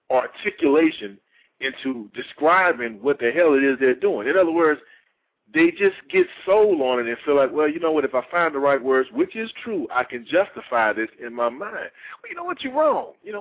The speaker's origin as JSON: {"language": "English", "country": "United States", "said": "But the issue, I think, is as an American, as a country, is that we need to learn how to put our families back together"}